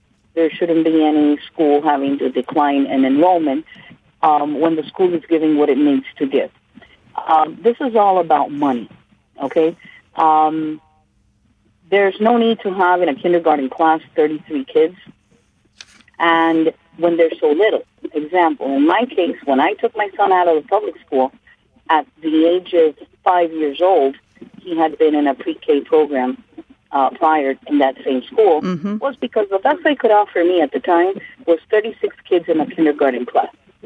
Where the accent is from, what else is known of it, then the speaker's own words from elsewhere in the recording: Miami, Florida, United States; I'm from Miami, and I wanted to touch base on a particular issue.